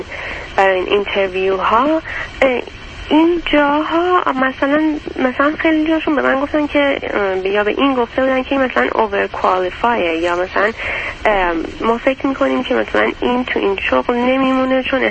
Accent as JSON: {"language": "Persian", "region": "California", "country": "United States", "said": "وقتی که برگشتم به شهر خودم تو سادن کالیفرنیا، نتونستم که شغلی باش بگیرم"}